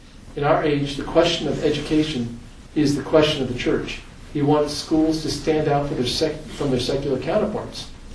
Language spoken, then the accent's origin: English; Ireland; born there; moved away; and I was born in Ireland, so I get to say it.